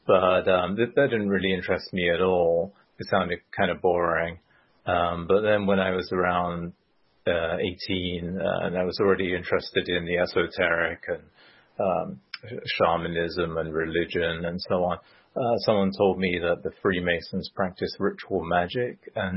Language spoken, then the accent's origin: English; England, United Kingdom; you know, I grew up in England